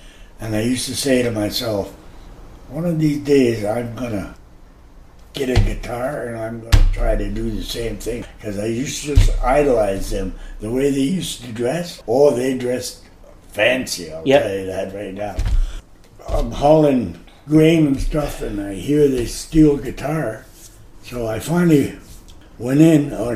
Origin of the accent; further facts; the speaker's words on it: Bridgeport, Ontario, Canada; Well, I'm from Bridgeport. I'm one of the Bridgeport River Rats.